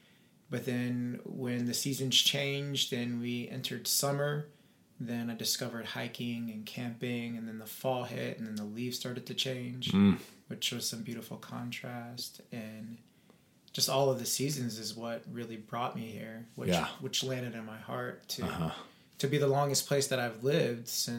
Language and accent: English; Orlando, Florida, United States; born there; But this body came into form in Orlando, Florida.